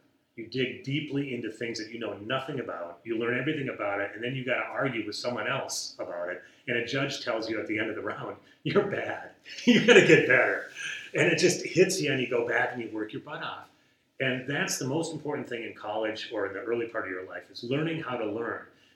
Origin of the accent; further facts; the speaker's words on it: St. Anthony, Minnesota, United States; I grew up in St. Anthony Village, went to the University of Minnesota. I'm a lifetime Minnesota resident. Everyone who's known me, and us Minnesotans, we never move away.